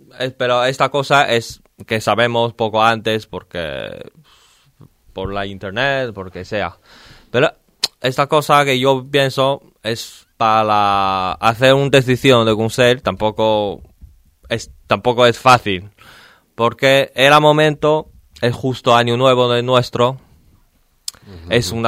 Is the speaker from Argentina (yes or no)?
no; Beijing, China; Spanish is a second language; Sí, soy de Pekín.